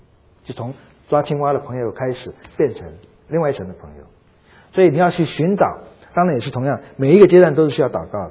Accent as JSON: {"language": "Chinese", "country": "Taiwan", "said": "我是来自于台湾的背景"}